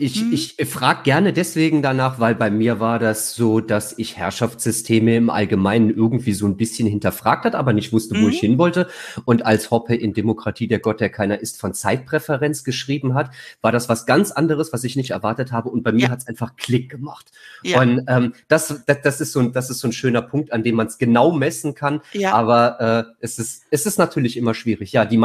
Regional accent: Trier, Rhineland-Palatinate, Germany; also ich komme ursprünglich aus Trier

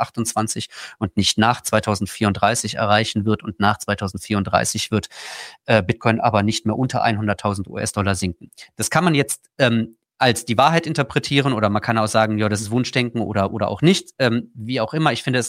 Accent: Austria; Und ich sehe als Österreicher grundsätzlich einen kausalen Effekt dazu.

